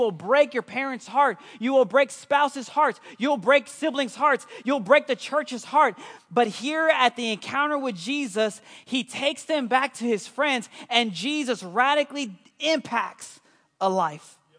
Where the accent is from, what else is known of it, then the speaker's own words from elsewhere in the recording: Houston, Texas, United States; Because I'm from Houston. So I was a believer and abortions were okay. That's how I grew up